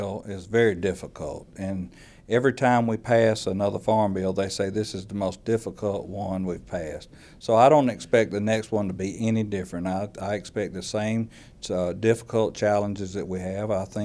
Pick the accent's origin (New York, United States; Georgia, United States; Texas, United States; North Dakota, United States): Georgia, United States; And yes, I'm from Georgia, but my commitment to this country and our industry is that I'm willing to travel